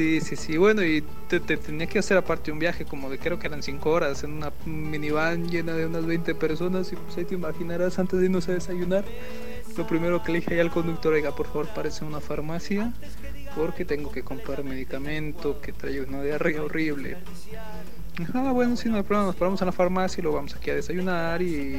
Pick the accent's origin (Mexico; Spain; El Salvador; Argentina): Mexico; Como buen mexicano, tengo una panza entrenada